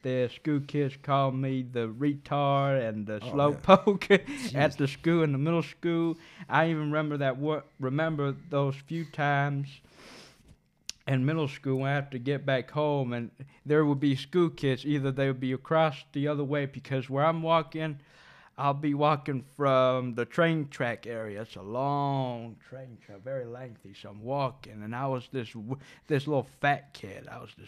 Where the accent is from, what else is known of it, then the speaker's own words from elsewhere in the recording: Gardena, California, United States; Well, you want me to tell you where I'm from? I'm from Gardena, California.